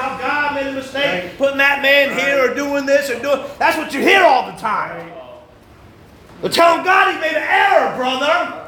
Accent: St. Albans, Vermont, United States; I was born and lived in St. Albans, Vermont.

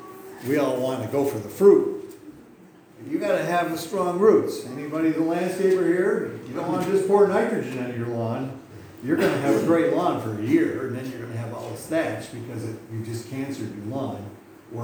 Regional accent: Buffalo, New York, United States; I grew up near Buffalo, and there was some sleazy, we used to joke about some of the sleazy areas in Buffalo

